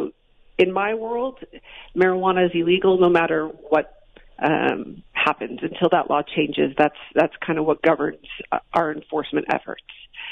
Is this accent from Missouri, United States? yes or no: no; Chicago, Illinois, United States; So I grew up in Chicago. I went to college in Milwaukee.